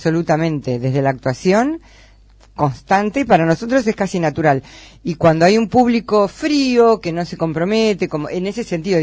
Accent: La Plata, Buenos Aires Province, Argentina; Yo lo veo mucho en Buenos Aires porque, bueno, yo en realidad soy de La Plata.

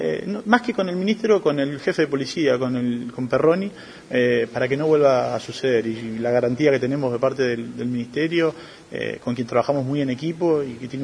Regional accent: Argentina; un día que tiene mucha significancia para nosotros como argentinos

